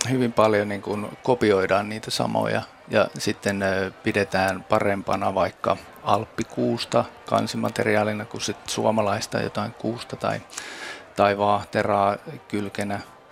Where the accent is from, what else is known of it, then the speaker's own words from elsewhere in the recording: Ostrobothnia, Finland; Ja mä oon Pohjanmaalta kotoisin